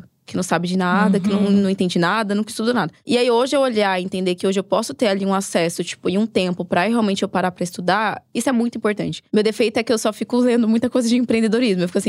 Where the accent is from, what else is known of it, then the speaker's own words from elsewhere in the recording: Minas Gerais, Brazil; eu sou mineira, né? Sou de Minas, né? Minha família é de Minas.